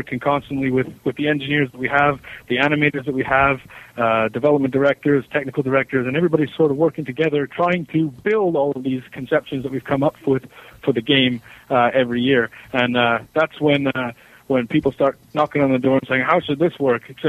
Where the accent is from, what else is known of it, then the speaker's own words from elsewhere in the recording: Vancouver, British Columbia, Canada; But I grew up here in Vancouver. As I told you, I'm half Jamaican, so my dad was born and raised in Jamaica.